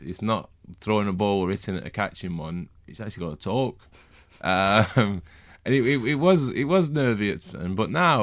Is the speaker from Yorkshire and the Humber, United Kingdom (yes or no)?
no; Preston, North West England, United Kingdom; You know, I'm from Preston